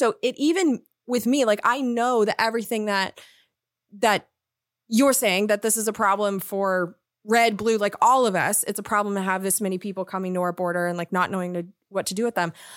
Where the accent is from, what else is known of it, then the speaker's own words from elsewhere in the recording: California, United States; I grew up in Southern California, so not exactly on the border in Orange County, but not far from it.